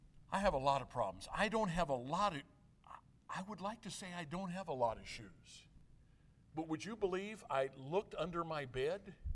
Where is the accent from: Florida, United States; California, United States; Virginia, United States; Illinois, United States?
Illinois, United States; Where I grew up in Southern Illinois, I would never, ever wear a pair of shoes like I wear here or there.